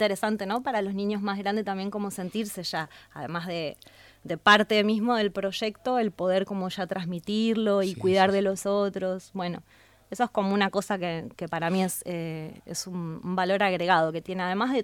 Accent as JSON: {"language": "Spanish", "town": "Paraná", "region": "Entre Ríos", "country": "Argentina", "also_born_or_lived": "Santa Rosa de Calchines", "said": "lo empecé en Paraná, porque yo soy de Paraná, luego cuando me fui a ir a Santa Rosa de Calchines lo continué allá"}